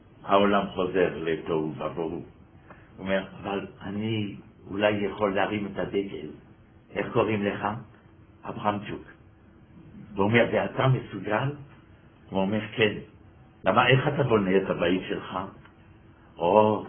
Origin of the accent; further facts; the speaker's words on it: France; Hebrew is a second language; גדלנו בשמאל הקיצוני בצרפת